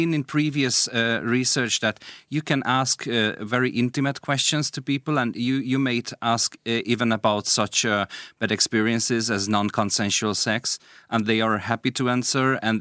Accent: Hungary; English is a second language; moved away as an adult; now in Galway, Ireland; I'm coming from Hungary. I moved to Galway 5 years ago.

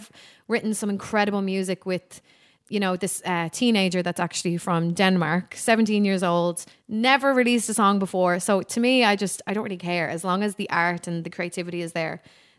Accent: Swords, Leinster, Ireland; Yeah, so I grew up in Swords. I'm from a Dublin gal.

